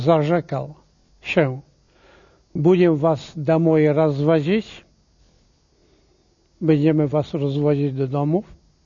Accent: Vilnius, Vilnius County, Lithuania; jestem Wilnianinem na sławnych kresach, polskich kresach wschodnich. Tam skończyłem gimnazjum, studia prawnicze na Uniwersytecie Stefana Batorego w Wilnie

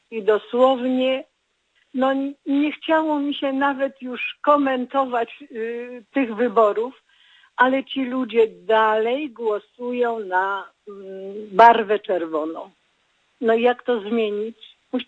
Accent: Masovian Voivodeship, Poland; moved away; Wprawdzie ja mieszkam tutaj 50 lat, ale nie pochodzę z tych stron, jestem z Mazowsza. Wychowana przez moich dziadków

